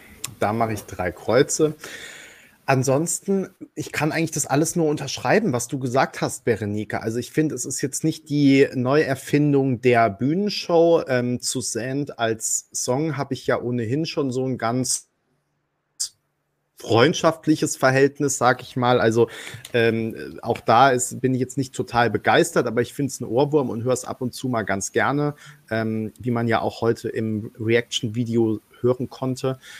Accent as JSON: {"language": "German", "region": "Baden-Württemberg", "country": "Germany", "said": "weil da, wo ich herkomme, ursprünglich aus der Kurpfalz im schönen Baden-Württemberg, da tendieren wir ja eher dazu, und das ist auch manchmal mein Problem, dass man die weichen Konsonanten eher hart ausspricht."}